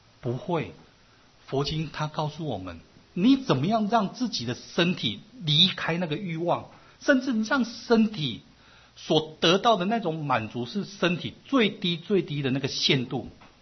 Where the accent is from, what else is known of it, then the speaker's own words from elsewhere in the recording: China; 有时候比我们中国人然后真的是还容易啊